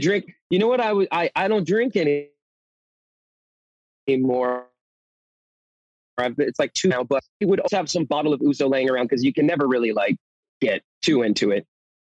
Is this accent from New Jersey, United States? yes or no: yes; New Jersey, United States; also born or lived in Brooklyn, United States; I was born in New York City, well, in Brooklyn, and I grew up in New Jersey. So when I moved here in the 80s, you know, it was tough